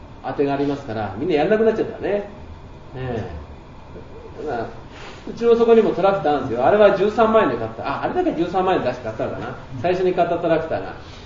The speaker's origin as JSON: {"language": "Japanese", "town": "Suginami", "region": "Tokyo", "country": "Japan", "tie": "born there", "said": "私も生まれたのは杉並ですから、だからあの親父は江戸っ子なんですよ"}